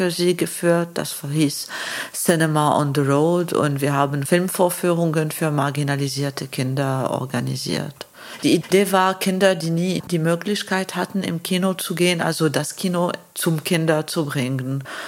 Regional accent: Lebanon; Ich meine, ich bin Libanesin

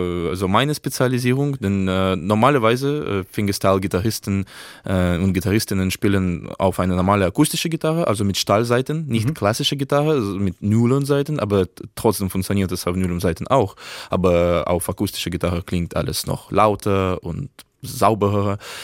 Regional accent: Krasnodar, Krasnodar Krai, Russia; German is a second language; Zuerst habe ich bei einem Privatlehrer in Krasnodar, also in meiner Heimatstadt in Russland, gelernt.

